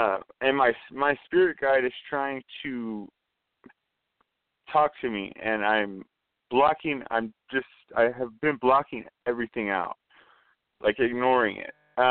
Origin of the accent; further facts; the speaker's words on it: Texas, United States; And I'm from Texas.